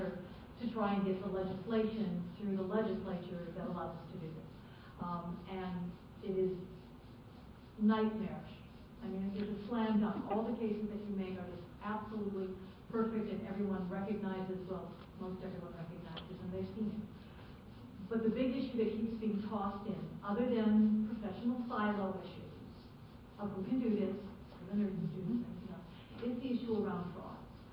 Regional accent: Florida, United States; I'm from Florida

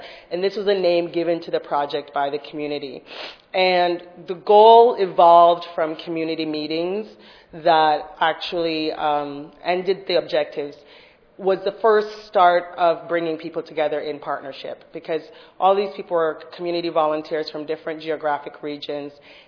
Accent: Jamaica; So I grew up in Jamaica. I grew up in a town that is a place where Peace Corps people like to hang out and people from other countries that like to do development work. And I grew up 45 years ago.

